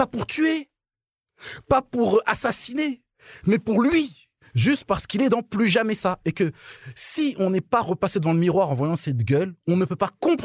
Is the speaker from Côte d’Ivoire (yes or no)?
yes; Côte d’Ivoire; born there; moi je suis né en Côte d'Ivoire.